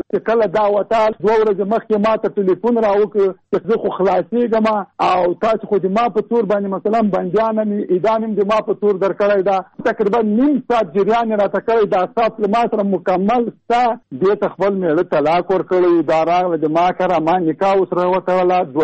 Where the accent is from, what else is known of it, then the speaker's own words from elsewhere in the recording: Jalalabad, Nangarhar, Afghanistan; زه د جلال آباد.